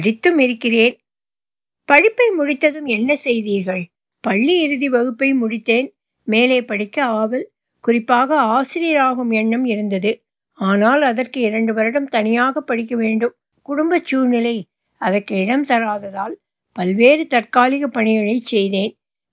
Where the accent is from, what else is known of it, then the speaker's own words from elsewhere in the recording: Nathikudi, Tamil Nadu, India; மாவட்டத்தில் நதிக்குடி கிராமத்தில் ஜனவரி 6ஆம் தேதி 1944 … தம்பதிக்கு மூத்த மகனாக பிறந்தேன்.